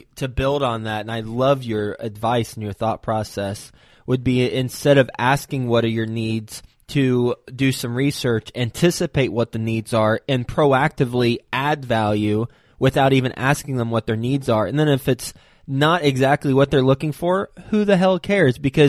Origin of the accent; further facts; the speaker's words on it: Texas, United States; now in Cincinnati, United States; No, I'm from Texas originally.